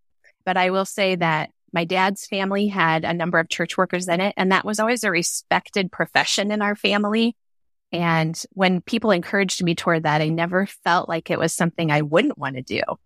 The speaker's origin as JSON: {"language": "English", "town": "Wilton", "region": "Iowa", "country": "United States", "tie": "born or raised there", "said": "I grew up in Wilton, Iowa. It's a pretty small town in eastern Iowa, and I attended Zion Lutheran School from pre-K to 8."}